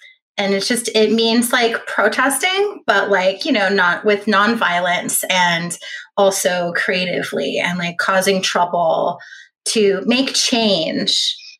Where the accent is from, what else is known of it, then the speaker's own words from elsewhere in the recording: Olympia, Washington, United States; I was logging onto the message boards from my hometown, Olympia, Washington